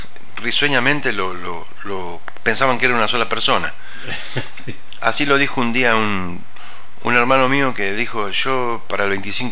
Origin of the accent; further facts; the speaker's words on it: Trenque Lauquen, Buenos Aires Province, Argentina; camino a mi ciudad natal, Trenquelauken, hay dos localidades que le brindan homenaje a esto.